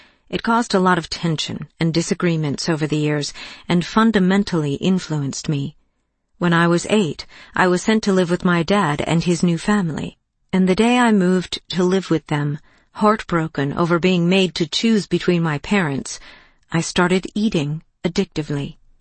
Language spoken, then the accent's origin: English; Israel; I was raised in Israel, and at that time we didn't really have fast food